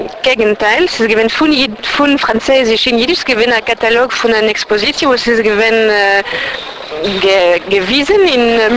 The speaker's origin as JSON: {"language": "German", "town": "Paris", "region": "Île-de-France", "country": "France", "tie": "born or raised there", "first_language": "French", "second_language": "German", "said": "Noch meine Sprache von Kultur ist Französisch. Und ich bin geboren da in Paris und... Ich bin gewesen in der Schule in Paris, voilà."}